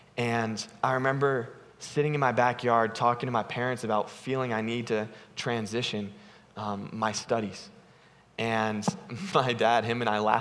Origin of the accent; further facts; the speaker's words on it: California, United States; I grew up in the Bay Area, and it was a very self-sufficient, driven city and culture.